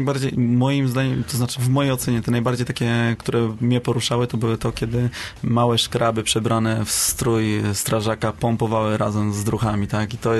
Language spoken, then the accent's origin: Polish; Gaszyn, Łódź Voivodeship, Poland; also born or lived in Wieluń; pochodzę, urodziłem się w Wieluniu, ale całe życie wychowałem się w Gaszynie. Jest to miejscowość, gdzie uczęszczałem do szkoły podstawowej.